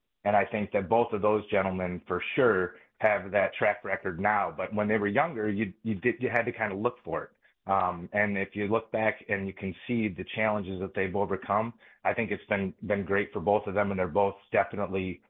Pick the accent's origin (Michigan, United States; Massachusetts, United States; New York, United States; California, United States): Michigan, United States; Michigan State's always been close to my heart of growing up in Michigan.